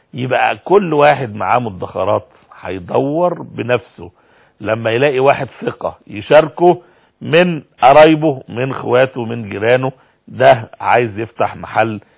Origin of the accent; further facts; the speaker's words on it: Egypt; ان ممكن حد عندنا في مصر هنا يمكن النموذج ده واضح جدا